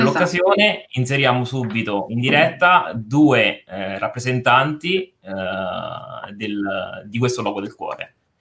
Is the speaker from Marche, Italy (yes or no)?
yes; San Benedetto del Tronto, Marche, Italy; nella mia città natale, che è San Benedetto del Tronto